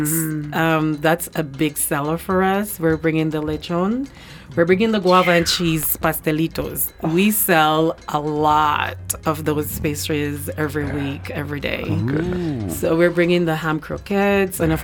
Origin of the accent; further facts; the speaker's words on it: Jamaica; And our food in Jamaica, I'm Jamaican.